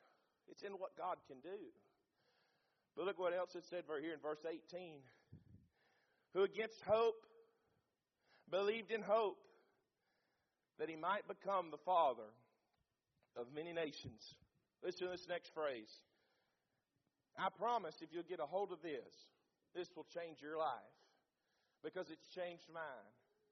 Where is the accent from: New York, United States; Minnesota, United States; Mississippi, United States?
Mississippi, United States; Now listen, I'm from Mississippi. I'm not that smart.